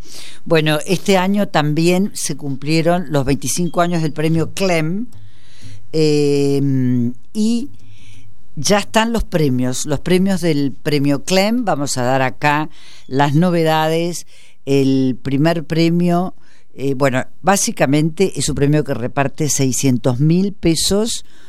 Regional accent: Córdoba, Argentina; él estudió en Córdoba y yo soy cordobesa

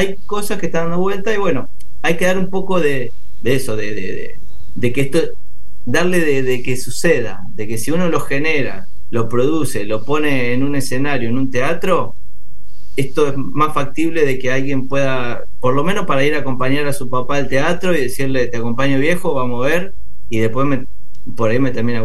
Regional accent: Castelar, Buenos Aires Province, Argentina; Acá mismo en el oeste, yo soy de Castelar

